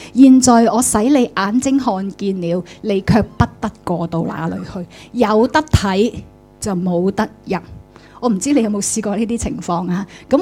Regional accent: Hong Kong; 如果你是我们香港人，我们的粤语来到去翻译这个罢了

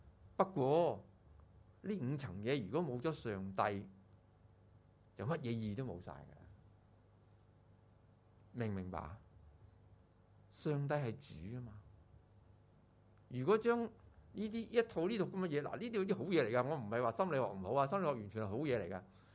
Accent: China; 我们中国人有个传统的，就是呢，我们有几千年的帝王时期嘛

